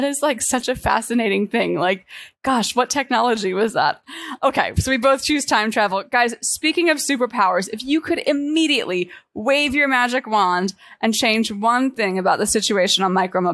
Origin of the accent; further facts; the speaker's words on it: United States; I'm from the States. Like, I can't take a bicycle down the LA freeway.